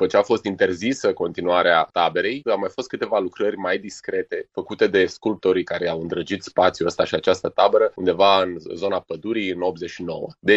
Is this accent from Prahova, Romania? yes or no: no; Iași County, Romania; face parte din identitatea noastră ca ieșeni. Aici, la sud de Iași